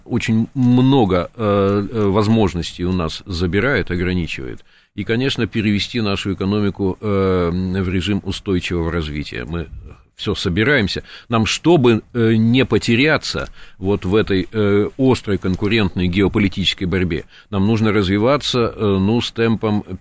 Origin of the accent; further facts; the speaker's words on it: Khabarovsk Krai, Russia; У меня у самого детство прошло на Дальнем Востоке, я пожил и в Комсомольске на Амуре, и в Хабаровске